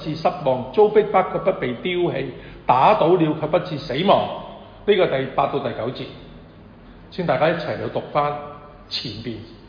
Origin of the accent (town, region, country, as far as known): Hong Kong